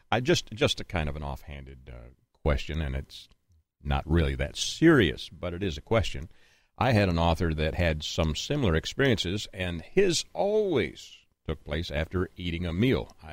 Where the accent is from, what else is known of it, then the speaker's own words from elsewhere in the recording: Canada; born there; I am a Canadian by birth and haven't gotten over it yet